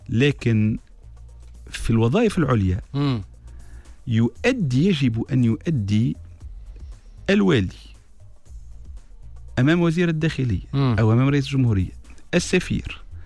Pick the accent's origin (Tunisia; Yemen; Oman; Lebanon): Tunisia; انا مواطن تونسي